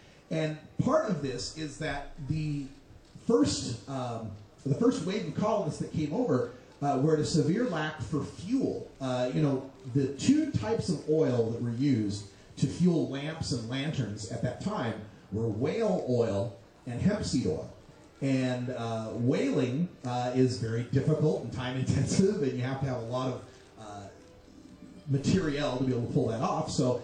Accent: Portland, Oregon, United States; I'm from Portland, Oregon, and in Portland, Oregon, I'm a medical marijuana card holder

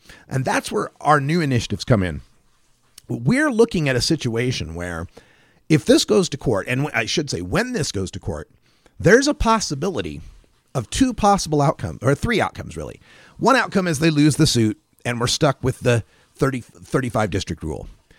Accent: Idaho, United States; Today we're taking a focus on the state of Idaho, my home state, that I have returned

